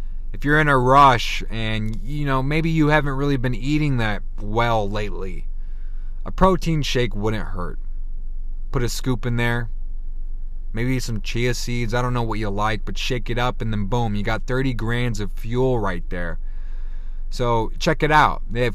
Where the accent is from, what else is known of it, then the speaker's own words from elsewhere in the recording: Georgia, United States; Although I was born in Georgia and spent the majority of my early childhood in the beautiful Peach State.